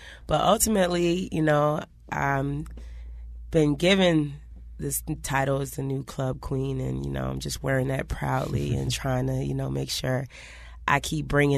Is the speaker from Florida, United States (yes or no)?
yes; Florida, United States; moved away as an adult; Yeah, I was born and raised in Florida. Like, all my life, I hadn't been past Georgia's borderline until I was 18.